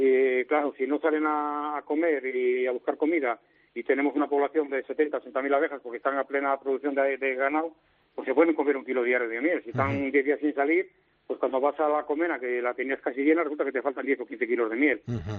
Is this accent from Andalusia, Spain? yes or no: no; Torrelavega, Cantabria, Spain; digo por Torrelavega, porque yo soy Torrelavega